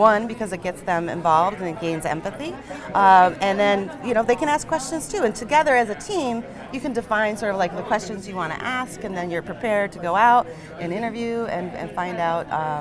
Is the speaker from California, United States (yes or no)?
no; Cleveland, Ohio, United States; I'm from Cleveland.